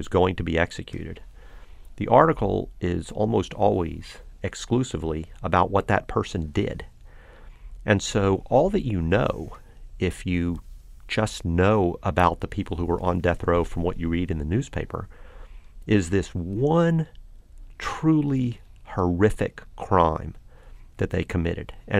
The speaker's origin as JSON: {"language": "English", "country": "United States", "said": "And I'm an American and I'm a lawyer and I believe in the value of equality."}